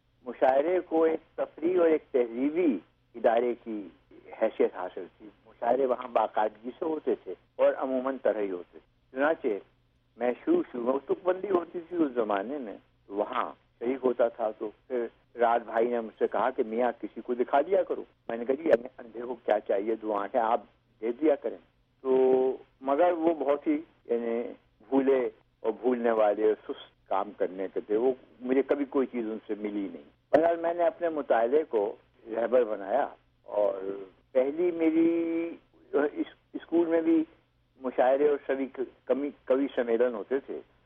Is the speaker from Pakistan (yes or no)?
no; Sahaswan, Uttar Pradesh, India; मेरी پیدائش جو ہے وہ 3 اگست 1928 کی. ایک قصبہ ہے قدیم سہسوان اس کا نام ہے اور بدایوں ضلع میں یو پی میں اتر پردیش وہ واقع ہے.